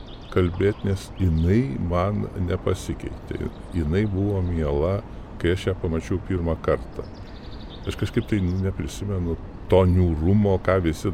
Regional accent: Klaipėda, Klaipėda County, Lithuania; also born or lived in Švendubrė; Nors šiaip tai aš visą laiką tvirtinu, kad turiu dvi gimtinės. Tai yra Klaipėda, viena gimtinė ir Švendubrė, kur gimiau, o Klaipėdoj, kur gimiau kaip asmenybė.

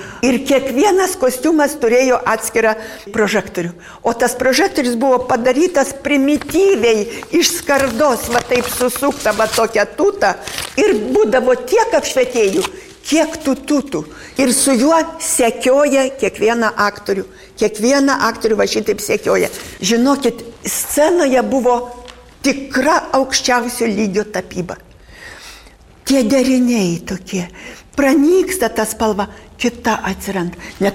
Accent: Panevėžys, Panevėžys County, Lithuania; kai aš pasakiau, kad aš iš Panevėžio

